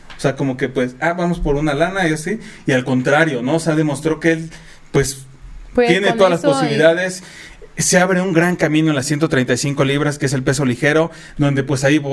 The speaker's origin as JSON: {"language": "Spanish", "country": "Mexico", "said": "como mexicano, era esa emoción bien, bien, bien, bien fuerte"}